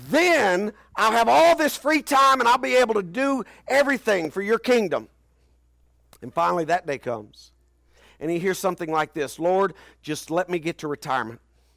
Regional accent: United States; And because we're American Christians, and I can say this because I do my work all over the world, because we're Americans

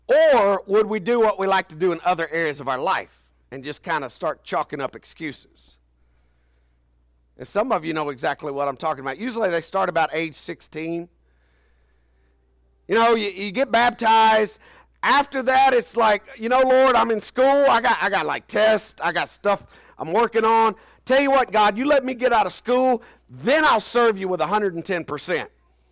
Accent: United States; And because we're American Christians, and I can say this because I do my work all over the world, because we're Americans

